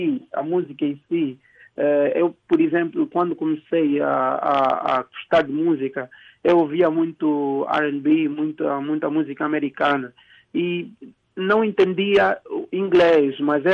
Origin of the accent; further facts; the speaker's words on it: Angola; Eu sou de Angola, como já deve saber